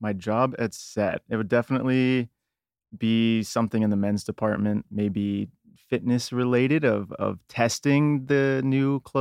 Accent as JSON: {"language": "English", "town": "Scottsdale", "region": "Arizona", "country": "United States", "tie": "born or raised there", "moved": "as an adult", "said": "I grew up in Scottsdale, Arizona. Lived out there for most of my life. Went to school at University of Arizona"}